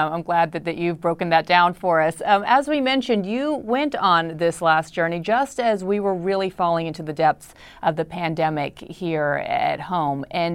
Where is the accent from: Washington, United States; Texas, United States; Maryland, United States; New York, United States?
Texas, United States; Houston; Well, listen, growing up in Houston, I always loved the field trips going to the Johnson Space Center.